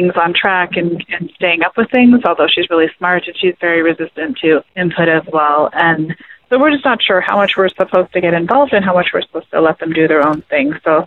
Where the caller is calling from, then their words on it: Phoenix, Arizona, United States; I'm calling from Phoenix, Arizona